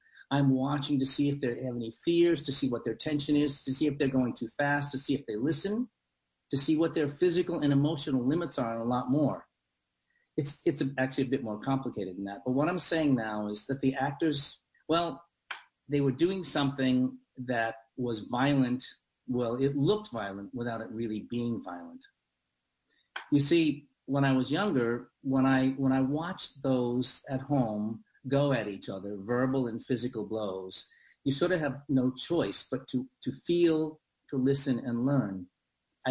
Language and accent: English; Boston, Massachusetts, United States; when I was a young boy growing up in Boston